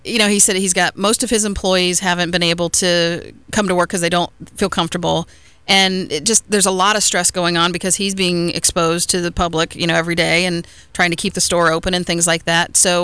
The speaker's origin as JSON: {"language": "English", "region": "Ohio", "country": "United States", "moved": "yes", "lives_now": "Florida, United States", "said": "I'm from Ohio originally, and then we moved down to Florida"}